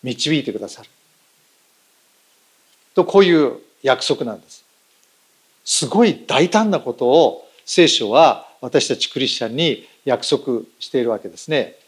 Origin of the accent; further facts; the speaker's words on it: Setagaya, Tokyo, Japan; 東京の世田谷三軒茶屋で生まれ育ちました。